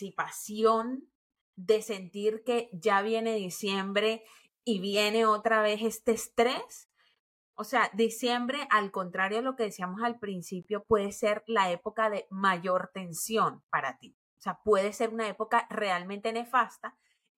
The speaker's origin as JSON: {"language": "Spanish", "country": "Colombia", "said": "nosotros venimos de Colombia"}